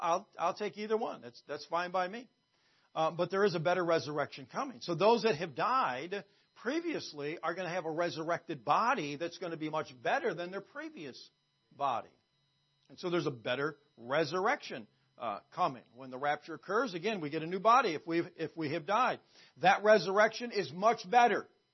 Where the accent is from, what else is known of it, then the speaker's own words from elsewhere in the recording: Moses Lake, Washington, United States; born there; I was born in the state of Washington, Moses Lake, Washington. I wasn't born in a lake. I was born in the city of Moses Lake.